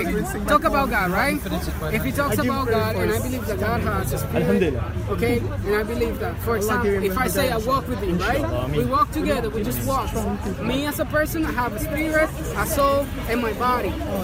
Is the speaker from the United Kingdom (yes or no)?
no; Dominica; I'm Dominican from Dominica.